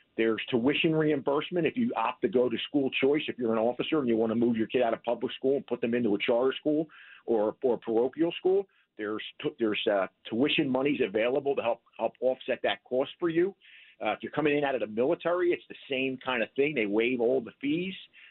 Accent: Philadelphia, Pennsylvania, United States; It breaks my heart, Dom, to see my hometown like that.

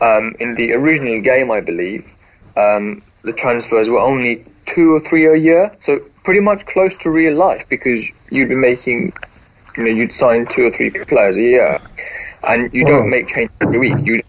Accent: England, United Kingdom; growing up in England, it's either Glory supporting Man United or Glory supporting Liverpool.

